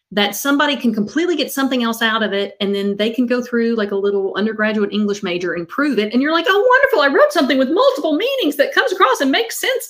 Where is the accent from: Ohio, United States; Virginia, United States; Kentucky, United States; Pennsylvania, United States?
Kentucky, United States; now in New York City, United States; Like I've got a really good friend who actually grew up 20 minutes from where I grew up in Kentucky.